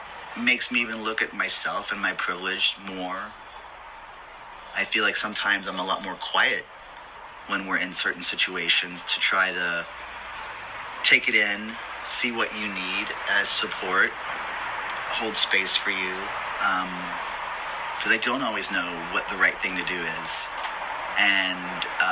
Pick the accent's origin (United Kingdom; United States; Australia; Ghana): United States; Southern US; And I know I grew up in the South. I grew up in a family that was very racist and homophobic.